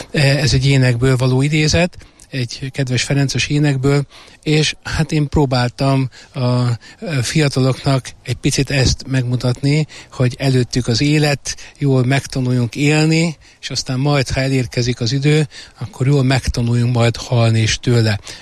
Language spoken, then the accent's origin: Hungarian; Bélapátfalva, Heves, Hungary; hazai pályán vagyok. Bélapád falváról származom, tehát ugye a Egernek a túlsó oldaláról